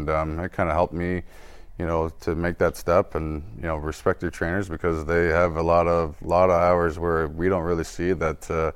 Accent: Orono, Ontario, Canada; from any Canadian kid growing up playing hockey

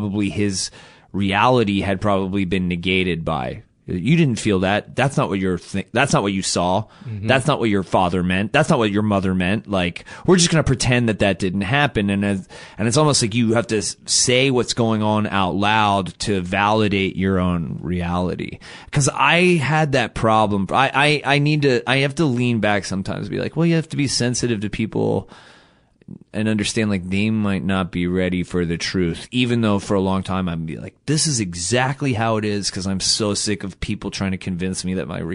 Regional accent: Baltimore, Maryland, United States; So I grew up in Baltimore. I was born in 79, late 70s. Baltimore is a very working class Catholic city.

